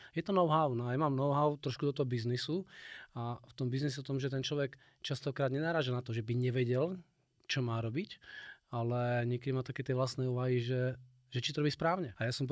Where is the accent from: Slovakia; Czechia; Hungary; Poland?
Czechia; Brno, South Moravian Region; zašiel som naspäť do Brna, ja som inak rodinný Brňák, ako aj počujete. Fakt som rodinný Brňák.